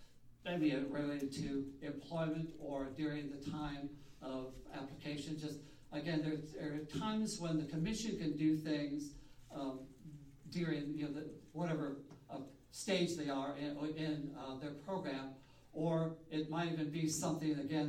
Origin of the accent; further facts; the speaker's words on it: Omaha, Nebraska, United States; I'm from Omaha.